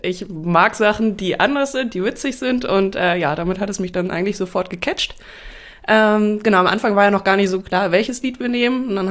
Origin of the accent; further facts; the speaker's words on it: Flensburg, Schleswig-Holstein, Germany; komme ursprünglich auch aus Norddeutschland, also eher Flensburger Ecke.